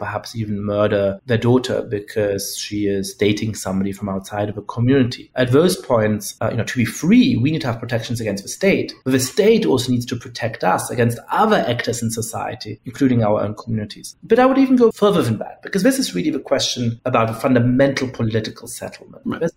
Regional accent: Germany; I grew up in Germany as part of a Jewish family.

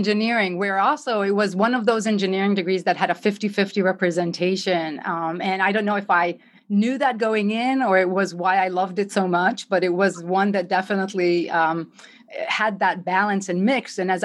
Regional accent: Israel; I was growing up in Israel. I was in high school at the time, and we had our own involvement in it.

